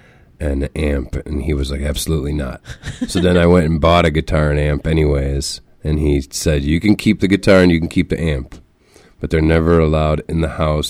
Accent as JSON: {"language": "English", "town": "Chicago", "region": "Illinois", "country": "United States", "tie": "born or raised there", "also_born_or_lived": "McHenry", "said": "Yeah, I was born in Chicago. My dad was an old Chicago cop until maybe I was like end of sixth grade. Then he moved us out to a little country town called McHenry, Illinois"}